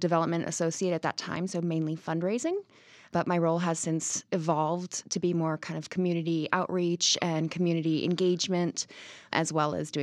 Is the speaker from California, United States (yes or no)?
yes; California, United States; also born or lived in Scotland; Well, I grew up in Northern California, and I ended up moving to Scotland and doing my bachelor's degree in herbal medicine.